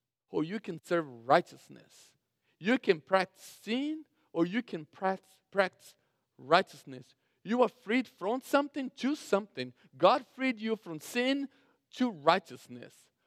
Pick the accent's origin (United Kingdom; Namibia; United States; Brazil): Brazil; I grew up in Brazil, had an opportunity to play soccer on a high level